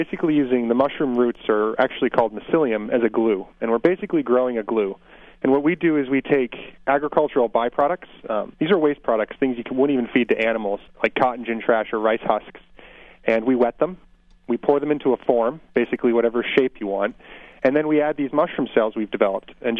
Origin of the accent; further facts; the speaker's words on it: Vermont, United States; Well, I was actually originally inspired growing up in Vermont on a small farm that made maple syrup